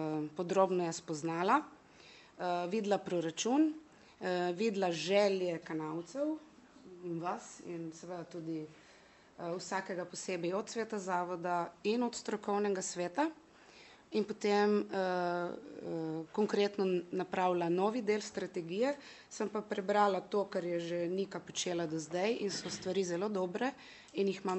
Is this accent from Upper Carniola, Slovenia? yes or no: no; Gorizia, Slovenia; Prihajam iz Brd, po izobrazbi sem komunikologinja.